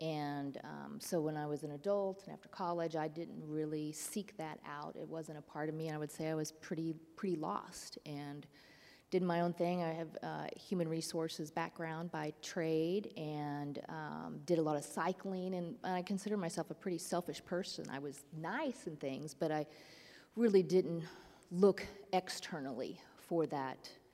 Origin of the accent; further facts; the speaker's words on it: Springfield, Missouri, United States; now in Kansas City, United States; I grew up in Springfield, Missouri. I've lived in Kansas City about 18 years, and grew up with great parents and going to church.